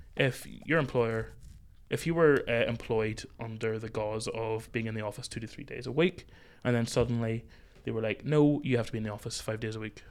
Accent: Ballymena, Northern Ireland, United Kingdom; I'm now working in South Belfast. I'm from Ballymena. I live in Ballymena

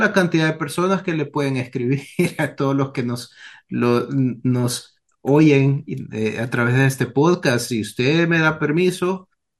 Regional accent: El Salvador; yo soy del Salvador, del Salvador.

